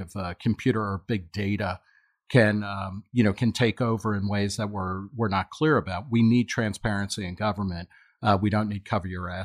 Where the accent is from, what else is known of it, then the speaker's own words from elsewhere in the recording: New Jersey, United States; Well, you know, they did when I grew up in New Jersey.